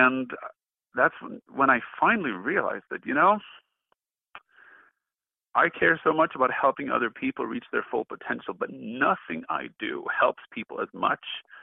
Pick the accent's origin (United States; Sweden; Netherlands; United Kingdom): Sweden; And then we moved to Sweden, my home country, and I worked there for the government for a while.